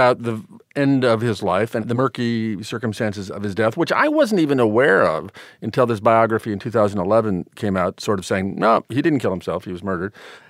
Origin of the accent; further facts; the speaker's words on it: United States; I know. I'm an American.